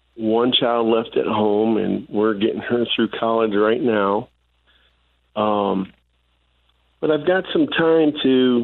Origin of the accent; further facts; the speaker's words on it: Michigan, United States; You know, Mom was from Texas and I was from Michigan, and it was just really different.